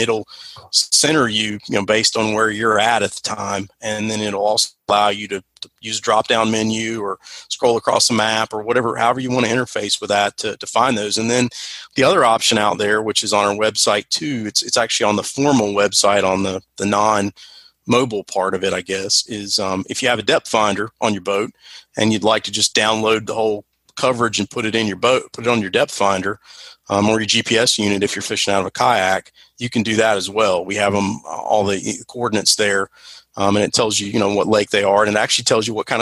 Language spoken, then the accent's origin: English; Raleigh, North Carolina, United States; So growing up, I grew up in Raleigh, North Carolina, surrounded by a couple of impoundments.